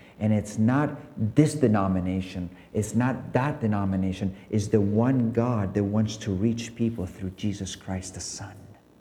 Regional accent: Balearic Islands, Spain; when I grew up here in Mallorca

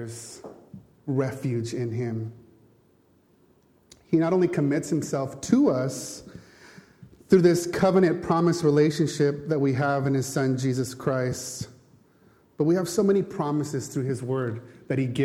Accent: California, United States; moved away as an adult; now in Mallorca, Spain; My name is … I'm from Southern California. This coming week, actually, will be one full year that my family has been here in Mallorca.

